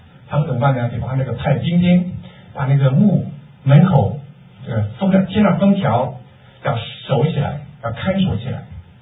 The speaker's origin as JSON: {"language": "Chinese", "region": "Hebei", "country": "China", "tie": "born or raised there", "said": "我是比较小只的，有人说我像南方人，但其实我是河北人啊。还有我们的孙妈妈是河北青县的啊，青县的，然后是保定石家庄的，我是这个河北省牛津县司马乡豪湖村小地方。"}